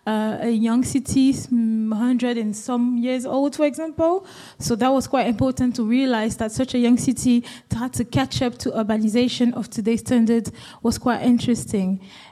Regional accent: Cotonou, Littoral, Benin; It was growing up in West Africa, in Benin, in Cotonou.

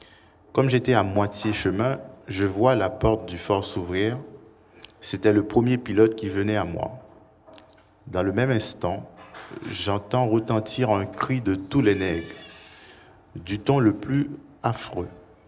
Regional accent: Haiti; moved away as an adult; now in Paris, France; il faut que je rappelle peut-être que je suis haïtien et je conduis mes recherches ici à Paris.

